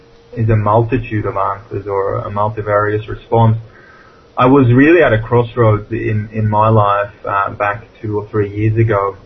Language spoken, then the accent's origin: English; Sweden; as I grew up in Sweden